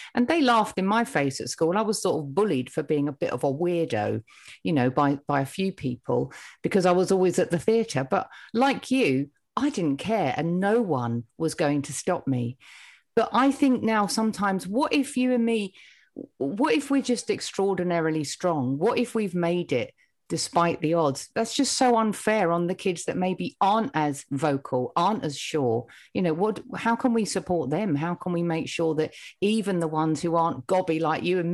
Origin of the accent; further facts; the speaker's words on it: Harlow, East of England, United Kingdom; And I grew up in Harlow in Essex. It's a new town. We had a theatre.